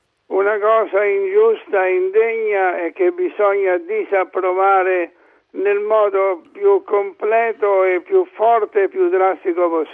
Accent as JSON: {"language": "Italian", "town": "Rome", "region": "Lazio", "country": "Italy", "said": "io sono romano"}